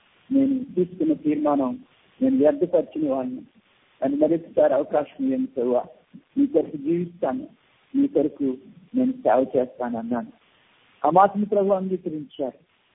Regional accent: Khammam, Telangana, India; నా స్వస్థలం ఖమ్మం పట్టణం. క్రైస్తవ కుటుంబంలో నేను జన్మించాను.

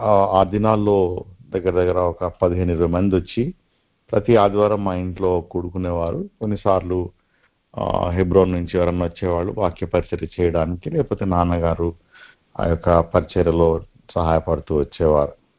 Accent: Hyderabad, Telangana, India; నేను పుట్టి పెరిగిందంతా కూడా అంబర్పేట్ హైదరాబాద్లోనే పుట్టాను. … ఆయన హైదరాబాద్కి అంటే సెటిల్ కావడానికి ఆంధ్ర నుండి వచ్చి ఇక్కడ హైదరాబాద్లో సెటిల్ అయిపోయారు

